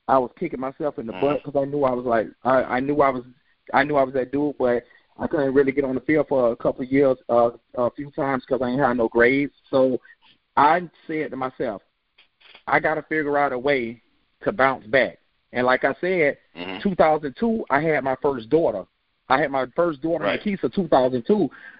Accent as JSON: {"language": "English", "town": "Lake Bradford", "region": "Florida", "country": "United States", "said": "I'm from Lake Bradford. I play football."}